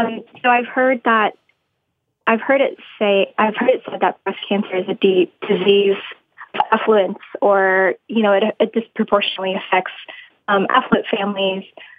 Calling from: Austin, Texas, United States; Hey, guys. I'm calling from Austin, Texas. How are y'all doing?

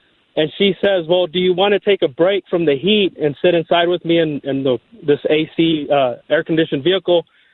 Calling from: Odessa, Texas, United States; Although I'm calling from Odessa, Texas, home of the Friday Night Lights, it's also the hometown to Kim Smith. Now, 20 years ago, I was in high school.

